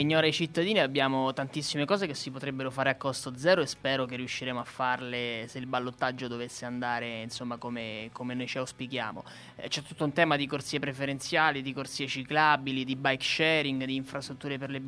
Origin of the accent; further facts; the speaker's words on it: Rome, Lazio, Italy; noi un po' come romani siamo un po' abituati all'utilizzo eccessivo dell'automobile